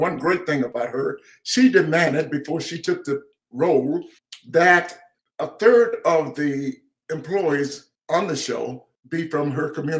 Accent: Atlanta, Georgia, United States; I grew up as a black kid, okay? I grew up in Atlanta, Georgia.

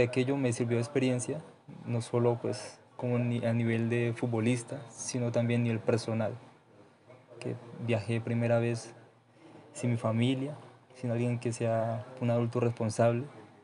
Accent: Cali, Valle del Cauca, Colombia; also born or lived in San Andrés de Tumaco; Nací en San Andrés de Tumaco, en donde viví 7 años antes de que mi familia tomara la decisión de mudarse a la ciudad de Cali, donde actualmente resido.

